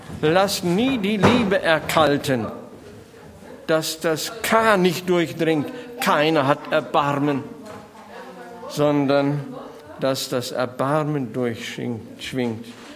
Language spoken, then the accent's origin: German; North Rhine-Westphalia, Germany; gebürtig aus Münsterland und bin im katholischen Elternhaus groß geworden.